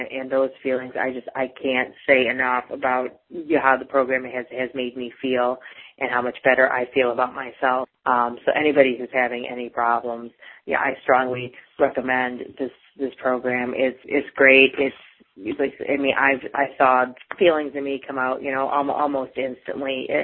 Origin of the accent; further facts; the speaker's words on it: Lindale, Texas, United States; I'm from Lindale, Texas.